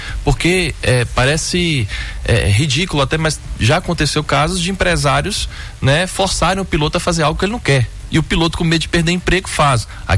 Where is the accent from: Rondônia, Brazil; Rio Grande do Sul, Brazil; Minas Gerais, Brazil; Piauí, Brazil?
Minas Gerais, Brazil; Taiobeiras; Sou natural de Itaiobeiras, né? Cidade pequenininha.